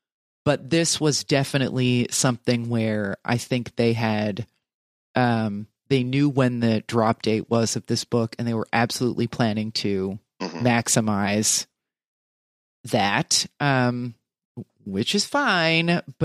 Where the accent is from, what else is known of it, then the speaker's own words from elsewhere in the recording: New Jersey, United States; you know, we're from Jersey.